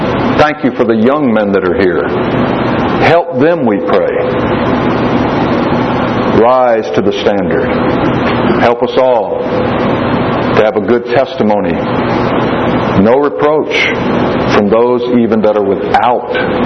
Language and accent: English; Florida, United States; he was baptized and started preaching not far from where I grew up in Florida.